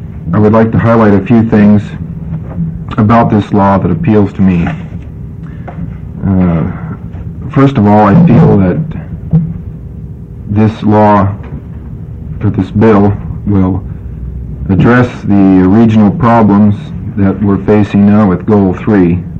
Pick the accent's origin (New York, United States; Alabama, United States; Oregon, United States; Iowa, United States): Oregon, United States; I am from Marion County. I'm a full-time farmer, a third-generation farmer on the same farm.